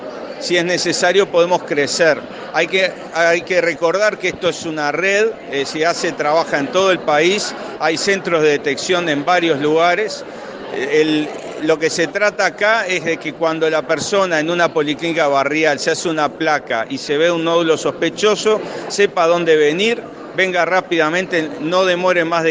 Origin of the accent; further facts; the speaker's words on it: Uruguay; nosotros podemos contribuir como uruguayos a resolverlo.